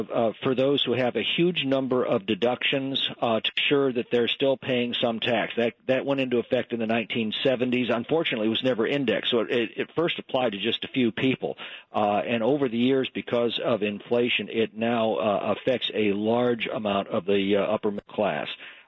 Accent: California, United States; I mean, obviously, I'm a Californian. I pay California taxes and California prices.

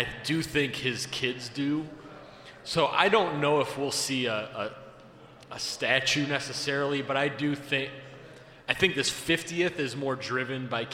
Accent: Chicago, Illinois, United States; also born or lived in Milwaukee, Wisconsin; But, I mean, you know, I came from Chicago originally.

